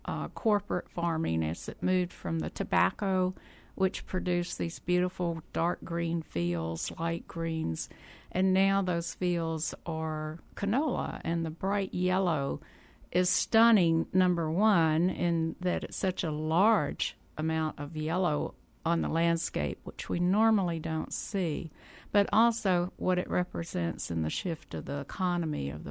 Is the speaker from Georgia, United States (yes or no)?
no; Louisiana, United States; now in Kentucky; I did. I grew up in Louisiana and went to school there, ended up at LSU doing my graduate work